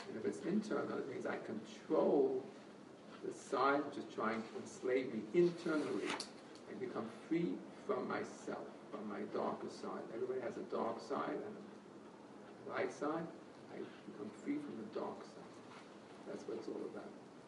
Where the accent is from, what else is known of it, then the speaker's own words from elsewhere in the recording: United States; When I grew up in America, marriage is a very, very strong institution.